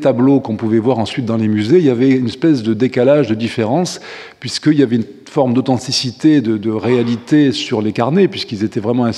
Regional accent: Algiers, Algiers Province, Algeria; born there; moi je suis né à Alger à la fin de l'année 1955

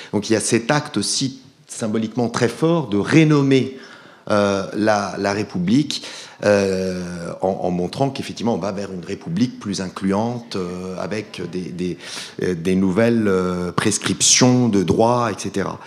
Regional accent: Italy; je connais bien puisque je suis italien.

